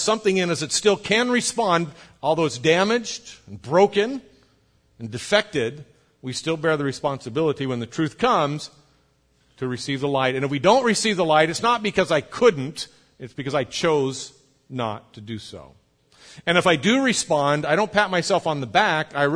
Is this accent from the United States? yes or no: yes; United States; Well, I'm an American, born red-blooded American.